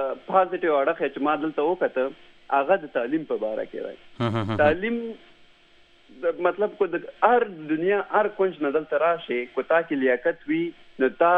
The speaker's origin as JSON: {"language": "Pashto", "town": "Peshawar", "region": "Khyber Pakhtunkhwa", "country": "Pakistan", "tie": "born or raised there", "lives_now": "United States", "said": "زه تقریبا پېښور کې شوی م یم غټ شوی م یم"}